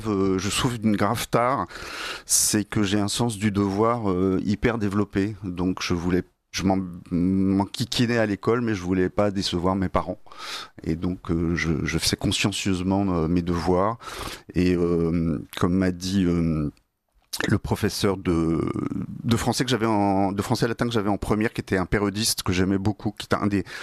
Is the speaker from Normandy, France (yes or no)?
yes; Normandy, France; elle vient du fait que je suis normand